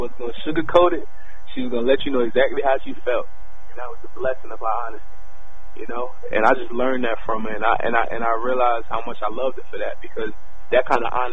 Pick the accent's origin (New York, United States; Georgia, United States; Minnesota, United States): New York, United States; Queens; I've seen some wild things growing up in Jamaica, Queens, and I've been a part of some things that, you know, weren't the best things to be a part of.